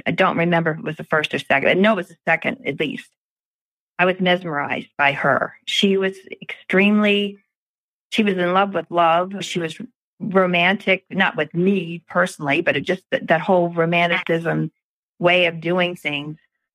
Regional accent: Baltimore, Maryland, United States; I grew up in Pimlico.

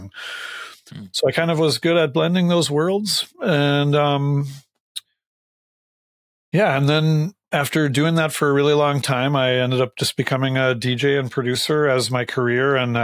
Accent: Minnesota, United States; Basically, I grew up in Minnesota, and that I happen to be like right down the street from … where I grew up in the 70s.

